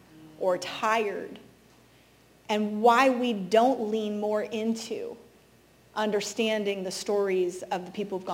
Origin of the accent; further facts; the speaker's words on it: California, United States; I was raised in Northern California, in hippie town, with Birkenstocks